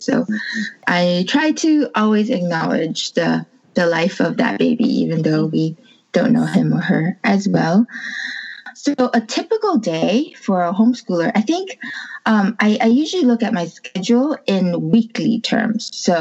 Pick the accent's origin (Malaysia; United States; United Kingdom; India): Malaysia; also born or lived in Tahiti / Indonesia; I am a pastor's wife. I was born and raised mostly in Malaysia, though for some years my parents were missionaries in Tahiti and Indonesia. So I just kind of grew up all over the place with a lot of moving around.